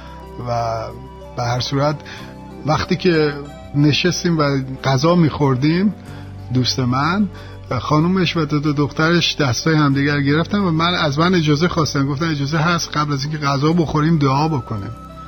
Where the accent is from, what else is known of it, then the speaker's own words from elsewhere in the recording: Tehran, Tehran Province, Iran; من در تهران به دنیا اومدم و جوانیم هم در یک خانواده نسبتاً مرفه بوده و در این خانواده بزرگ شدم تا سن 15-16-17-18 سالگی.